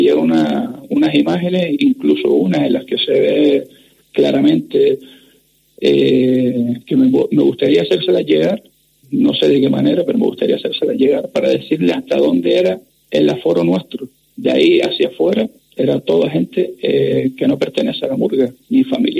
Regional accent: Las Palmas, Canary Islands, Spain; Si somos de Las Palmas, no íbamos a ir a otro lado con la que está cayendo.

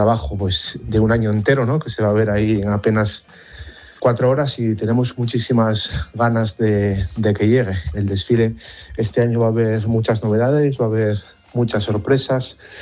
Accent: Perlora, Asturias, Spain; Yo soy asturiano, soy de Perlora, un pueblín del concejo costero de Carreño. Y yo tenía 5 años y estaba muy unido a mi abuelo.

